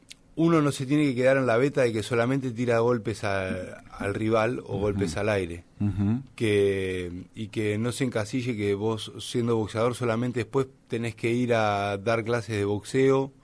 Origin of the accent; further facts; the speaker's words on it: Dolores, Buenos Aires Province, Argentina; moved away as an adult; Tenía que venirme, teníamos que emigrar de Dolores, que es una ciudad chica, teníamos que emigrar a un lugar grande